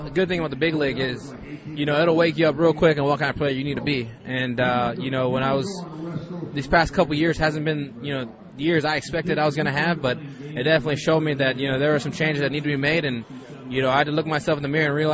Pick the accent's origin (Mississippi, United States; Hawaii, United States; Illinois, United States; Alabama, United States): Hawaii, United States; now in St. Louis, United States; growing up in Hawaii, you don't ever experience this